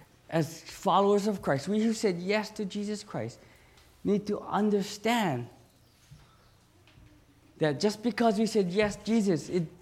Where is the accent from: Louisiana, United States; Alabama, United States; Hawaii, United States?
Hawaii, United States; I grew up on Oahu.